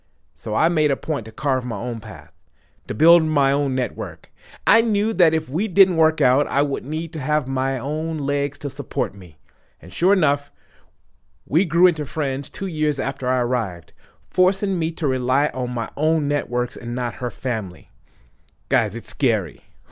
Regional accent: United States; now in South Africa; Growing up in America, we're taught to define your self-worth by the ability to self-express.

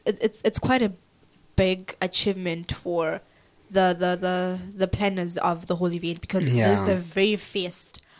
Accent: Limpopo, South Africa; I'm from Limpopo, the north. So we eat mopani worms, basically, like sometimes.

